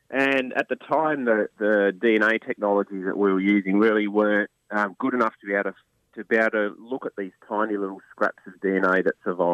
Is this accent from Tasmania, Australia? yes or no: yes; Hobart, Tasmania, Australia; And I grew up in Hobart, and I went to the university there